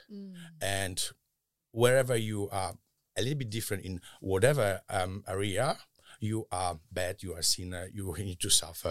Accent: Poland; I grew up in Poland. I was born in mid-70s in a very rural area where Catholic Church was the biggest authority

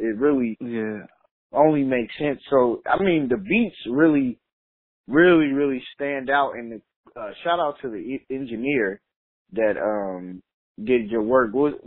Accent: New York, United States; Man, curry chicken. I'm from New York. There's a lot of Jamaicans in New York, man.

